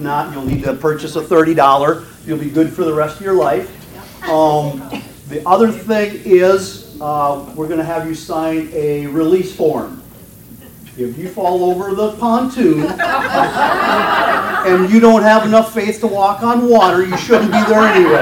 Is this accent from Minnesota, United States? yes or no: yes; Minnesota, United States; accent: Minnesotan; I start speaking my native language, Minnesotan